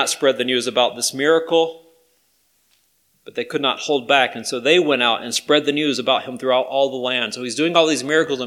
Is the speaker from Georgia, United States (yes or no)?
yes; Georgia, United States; I grew up in Georgia, okay, I'm from the South, and I know we have this saying, bless their little hearts.